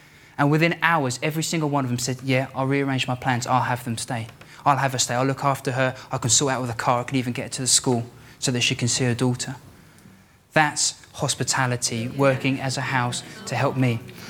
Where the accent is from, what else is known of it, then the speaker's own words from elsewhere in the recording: London, United Kingdom; I'm originally from London, the best city in the world.